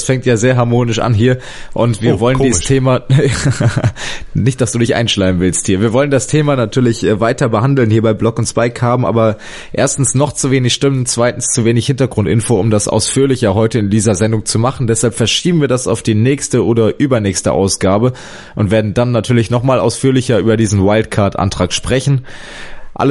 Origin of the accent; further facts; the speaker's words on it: Hamburg, Germany; Hier oben im Norden, kann ich ja sagen, als Hamburger, ist ja nicht ganz so weit weg.